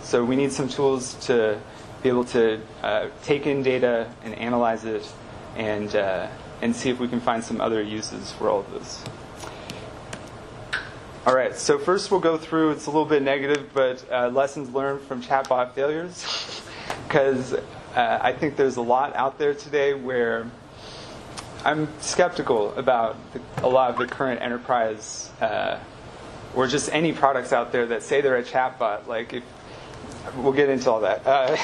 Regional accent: Palo Alto, California, United States; I grew up in Palo Alto.

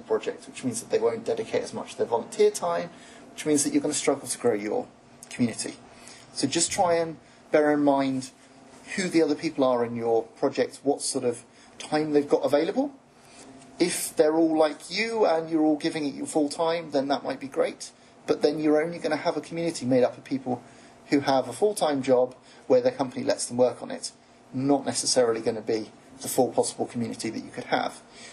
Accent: England, United Kingdom; I mean, I speak English. I'm from England.

